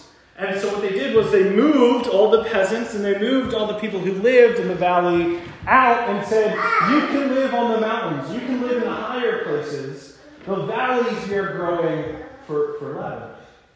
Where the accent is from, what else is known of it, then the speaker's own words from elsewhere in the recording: Ocean City, New Jersey, United States; I'm from Ocean City, New Jersey, I'm from the beach. I have no farming skills or history whatsoever.